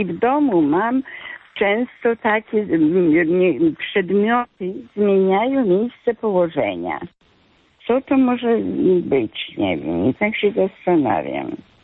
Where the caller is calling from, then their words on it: Warmian-Masurian Voivodeship, Poland; Ja z Mazur.